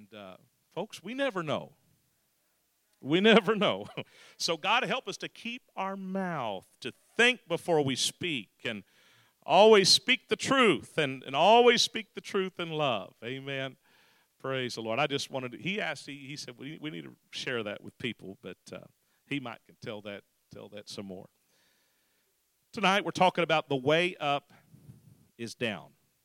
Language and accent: English; Texas, United States; Now, I'm from Texas.